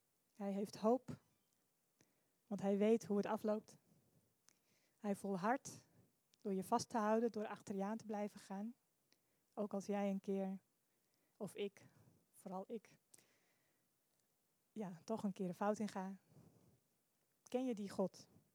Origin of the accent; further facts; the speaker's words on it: Netherlands; waar we ook zeggen, zeker als Nederlanders, iedereen is gelijk en polderen en dat soort dingen